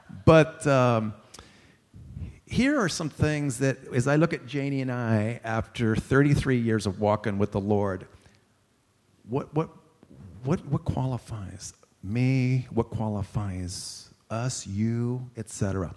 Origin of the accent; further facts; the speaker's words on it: Houston, Texas, United States; yeah, I'm from Houston, Texas, and the crowd would go crazy.